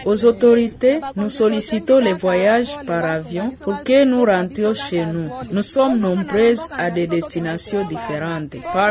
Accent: Goma, North Kivu, DR Congo; Je suis arrivée ici à Mavivi pour voyager. Nous venons de Goma. Nos maris sont des blessés de guerre et d'autres parmi nous sont devenus des veuves.

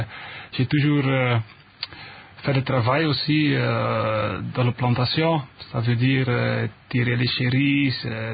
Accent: Flanders, Belgium; now in Brussels, Belgium; Oui, je suis né en Belgique, à Limbourg. Mais j'ai fait mes études à Bruxelles et maintenant j'habite pour plus de 13 ans à Bruxelles.

